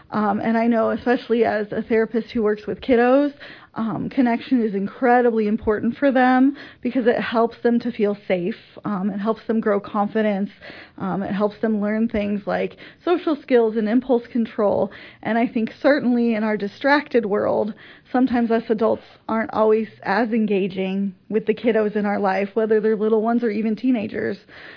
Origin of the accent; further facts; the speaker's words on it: Quincy, United States; I grew up here in Quincy, so I really love kind of helping invest in and take care of my community.